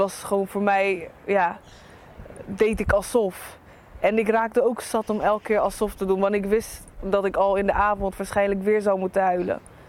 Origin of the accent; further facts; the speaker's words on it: Rotterdam, South Holland, Netherlands; ik kom uit Rotterdam.